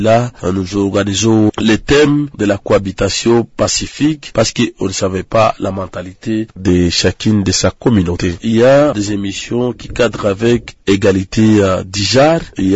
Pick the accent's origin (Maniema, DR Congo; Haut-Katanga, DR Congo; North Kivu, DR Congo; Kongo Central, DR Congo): North Kivu, DR Congo; ça fait au moins 30 ans que nous n'avons pas la paix ici chez nous, au Nord Kivu, mais aussi à l'est de la République démocratique du Congo.